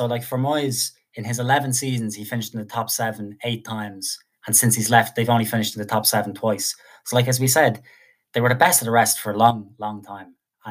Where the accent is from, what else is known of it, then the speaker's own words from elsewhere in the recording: Ireland; and as an Irishman, it's tough to praise Declan Rice